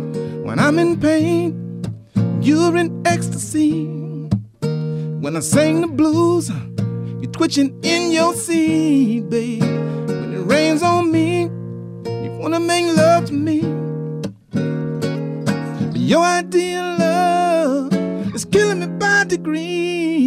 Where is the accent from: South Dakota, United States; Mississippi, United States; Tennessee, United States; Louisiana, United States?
Louisiana, United States; Baton Rouge; I grew up in Baton Rouge. I started playing guitar and traveling with blues musicians at the age of 11 or 12.